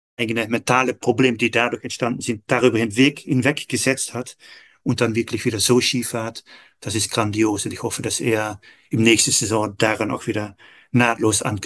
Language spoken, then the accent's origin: German; Netherlands; German is a second language; now in Austria